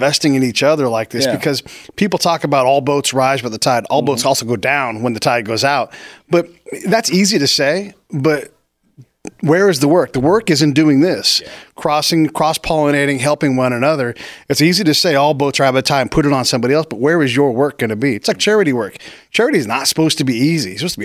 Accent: California, United States; also born or lived in Florida / Illinois; California.

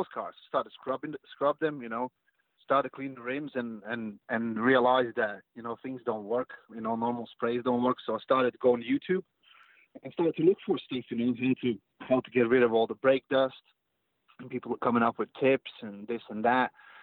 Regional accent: Latvia; English is a second language; now in United Kingdom; I was born and raised in Latvia, which is in Europe, and most people don't know where it is, and that's fine. It's on the side of Russia, the Baltic states. On a Baltic Sea. However, I've lived for almost 10 years in England, so that's why my accent is pretty mixed

